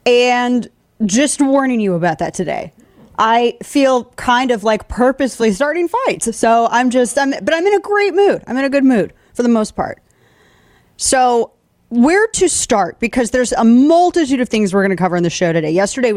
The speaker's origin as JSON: {"language": "English", "town": "St. Louis", "region": "Missouri", "country": "United States", "tie": "born or raised there", "said": "And you've never been to my hometown, because that, first off, that was not North St. Louis where that is."}